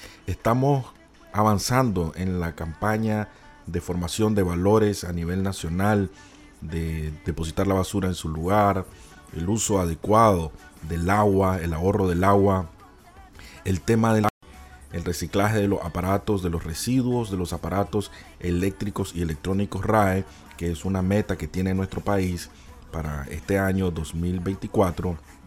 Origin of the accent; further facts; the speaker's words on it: Nicaragua; las estamos haciendo con un compromiso como nicaragüense para tener siempre un ambiente limpio y saludable